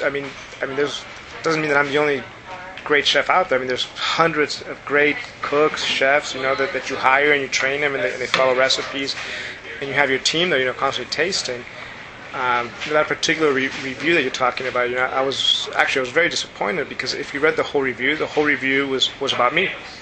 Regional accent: Mexico; when I was growing up in Mexico

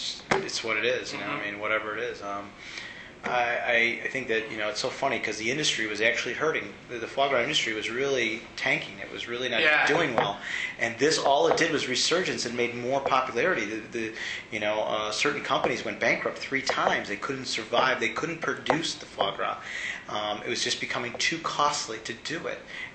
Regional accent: United States; but I'm American. And I need to have those influences. I'm American.

